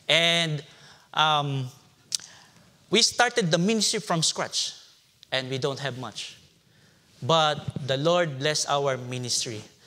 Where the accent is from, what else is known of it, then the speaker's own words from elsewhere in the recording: Philippines; I'm a missionary from the Philippines and to the Philippines. And I'm 44 years old, and I'm married.